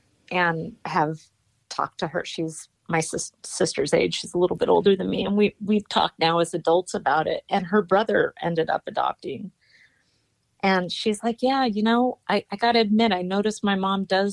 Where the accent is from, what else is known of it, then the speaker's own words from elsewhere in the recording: San Pedro, California, United States; So I love San Pedro. Like, it's a really tight knit community.